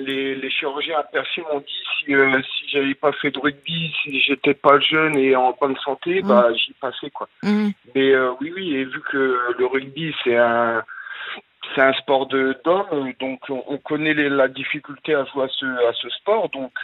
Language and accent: French; Compiègne, Hauts-de-France, France; Je viens de Compiègne et j'ai 29 ans.